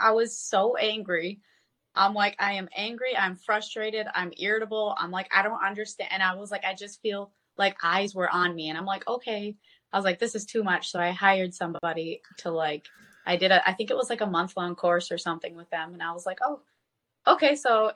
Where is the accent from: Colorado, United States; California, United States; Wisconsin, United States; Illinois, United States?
Wisconsin, United States; And I'm from Wisconsin.